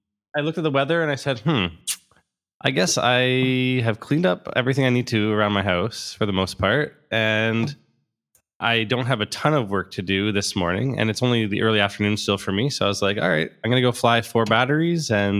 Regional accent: Canada; And I'm some Canadian guy who's taking over Jack's intro space at the moment.

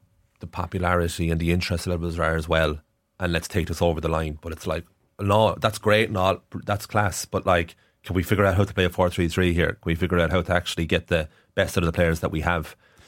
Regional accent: Ireland; As Irish football fans, we're left with the senior women's and men's team.

